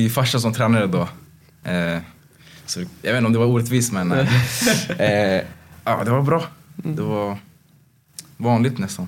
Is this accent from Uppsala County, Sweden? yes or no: no; Haninge, Stockholm County, Sweden; Jo, Huddinge sjukhus.